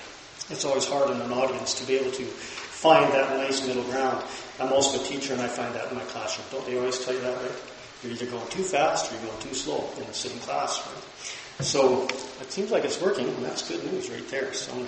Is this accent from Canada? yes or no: yes; Kelowna, British Columbia, Canada; I come from Kelowna, and here it is again.